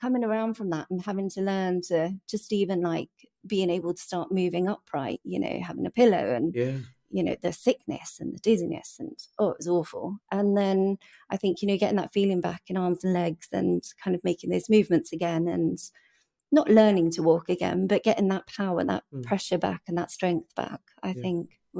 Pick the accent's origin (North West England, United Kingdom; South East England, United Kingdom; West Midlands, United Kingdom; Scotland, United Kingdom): South East England, United Kingdom; Taplow; So I grew up in a place called Taplow, kind of in between Sl